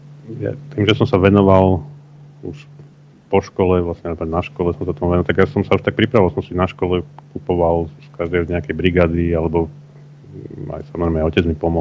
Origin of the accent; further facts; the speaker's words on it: Bratislava, Bratislava Region, Slovakia; born there; aj keď som sa narodil v Bratislave, môj otec pochádza z Kysus, tak v podstate ja som sa vrátil na svoju dedovizeň, lebo od malého chlapca som tam často chodieval